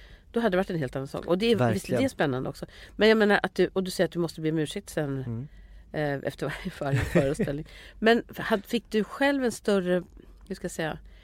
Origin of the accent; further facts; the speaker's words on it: Finspång, Östergötland, Sweden; jag försöker tänka hur det var när jag växte upp i Finspång.